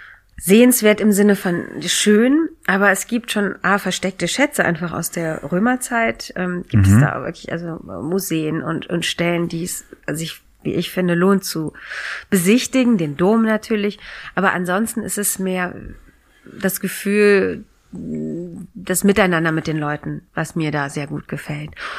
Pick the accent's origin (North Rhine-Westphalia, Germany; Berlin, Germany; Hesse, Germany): North Rhine-Westphalia, Germany; Cologne; ich bin ja so ein richtig olles Kölner Stadtkind. Also ich komme richtig aus Köln-Innenstadt.